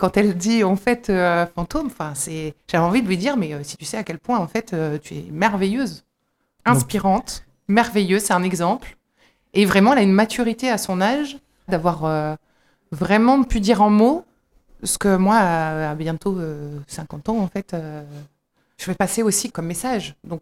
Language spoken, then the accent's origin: French; Lille, Hauts-de-France, France; je ne suis pas douaisienne, je suis lilloise, je ne connaissais pas du tout.